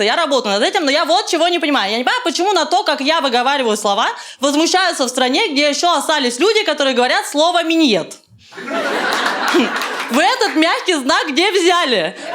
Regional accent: Moscow, Russia; я москвичка, я всю жизнь живу в Москве. Я люблю свой город, реально. Я всю жизнь хожу по Москве

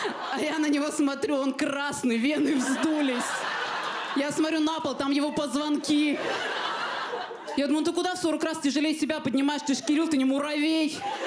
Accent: Armenia; Я армянка. Мне для того, чтобы посмотреть видео секса, надо сначала посмотреть видео со свадьбой. Чтобы понимать, насколько армяне консервативны, я все эти шутки утверждала у родителей.

